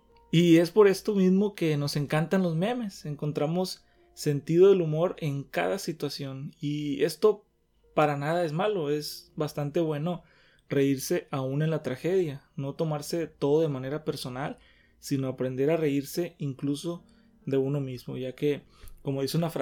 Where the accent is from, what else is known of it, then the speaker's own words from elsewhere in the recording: Mexico; Y como mexicanos nosotros conocemos perfectamente lo que es el bullying